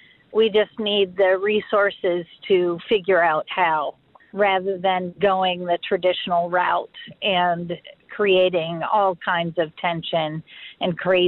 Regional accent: Ann Arbor, Michigan, United States; and I'm from Ann Arbor.

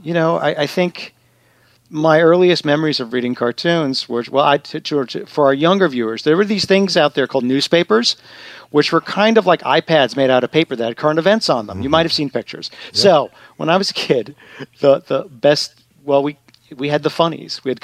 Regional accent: New York, United States; I grew up in Long Island, New York. I grew up in hindsight, a pretty idyllic suburban upbringing.

